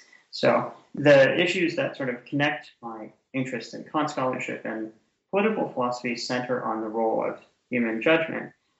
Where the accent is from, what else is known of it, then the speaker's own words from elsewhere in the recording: Canada; I'm Canadian originally